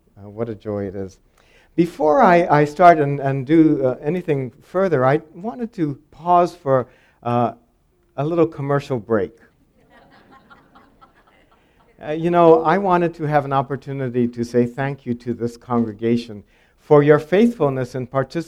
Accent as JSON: {"language": "English", "town": "Phoenix", "region": "Arizona", "country": "United States", "said": "And since I'm from Phoenix, I guess I'm the tax collector."}